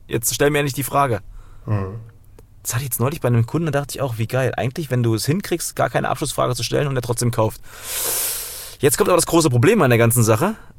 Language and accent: German; Thuringia, Germany; wenn ich ab und zu mal ein halbes Bier trinke, dann merken auch alle, ich komme aus Thüringen, dann versteht mich keiner mehr.